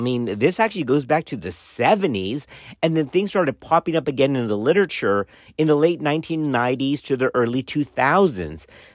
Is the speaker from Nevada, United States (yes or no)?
no; Dallas, Texas, United States; now in College Station, United States